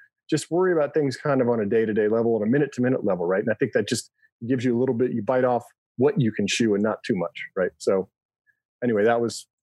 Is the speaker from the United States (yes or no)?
yes; Birmingham, United States; now in Brooklyn, United States; I grew up in Birmingham for a little while and, you know, moved up here. So I live in Brooklyn now.